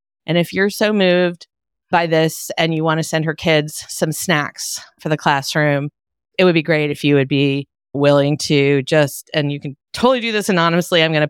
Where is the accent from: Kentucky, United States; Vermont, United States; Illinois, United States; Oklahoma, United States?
Kentucky, United States; this area that I grew up in Eastern Kentucky, where there's a lot of difficult situations.